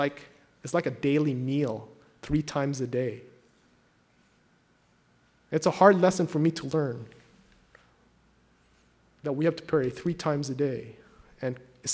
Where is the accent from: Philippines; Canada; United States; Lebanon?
Philippines; Well, I was growing up in the Philippines.